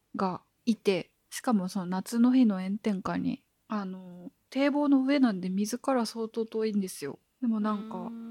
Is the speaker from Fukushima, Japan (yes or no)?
no; Osaka, Japan; 私の実家の大阪にある